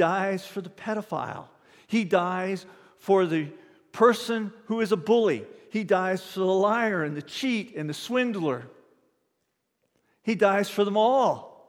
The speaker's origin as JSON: {"language": "English", "town": "Windsor", "region": "Ontario", "country": "Canada", "tie": "born or raised there", "said": "I grew up in Windsor, which is a multicultural place. I grew up in Little Italy in Windsor."}